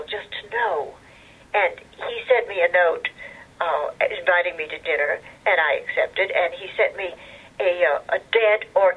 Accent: Texas, United States; I thought, how did he know I was from Texas?

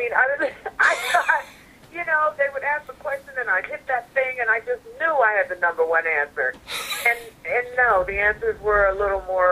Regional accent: Pittsburgh, Pennsylvania, United States; I came from Pittsburgh, a blue-collar town with a very strong ethic.

